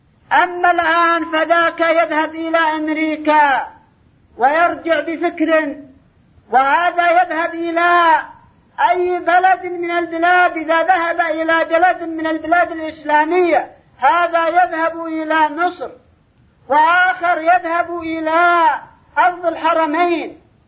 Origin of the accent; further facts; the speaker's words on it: Yemen; أما عندنا باليمن فلا